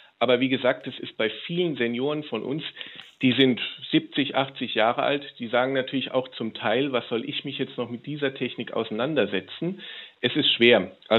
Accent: Rhineland-Palatinate, Germany; aus dem Land, wo ich herkomme, Bundesland, wo ich herkomme, Rheinland-Pfalz, in der Gemeinde, wo ich wohne

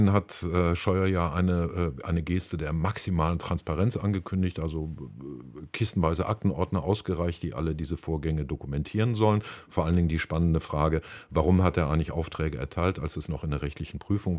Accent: North Rhine-Westphalia, Germany; mit dem Ruhrgebiet, das, was mich wirklich bestürzt, dass das jetzt so der Ausreißer nach unten ist, bundesweit, meine Heimat

